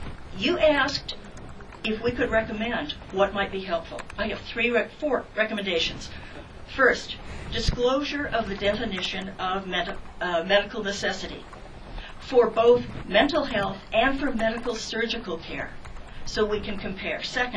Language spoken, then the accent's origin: English; California, United States; I come from California.